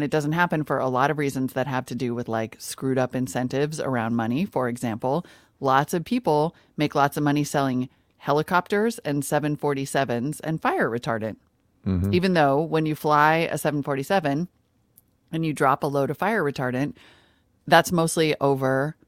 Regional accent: Montana, United States; when I was growing up in Montana, we also talked about fire season because it's like when things would burn naturally.

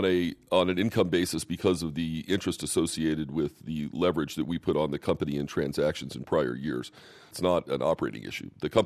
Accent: Boston, Massachusetts, United States; we hope to be the winner for a license in my hometown of Boston.

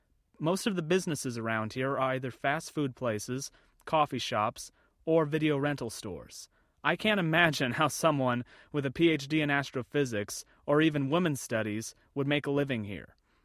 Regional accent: Reedley, California, United States; than back in my hometown of Reedley, California.

